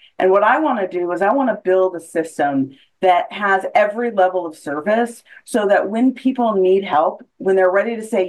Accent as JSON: {"language": "English", "town": "Salem", "region": "Oregon", "country": "United States", "tie": "born or raised there", "lives_now": "Portland, United States", "said": "I am a native Oregonian, born and raised in Salem, but I've lived in Portland for 22 years now."}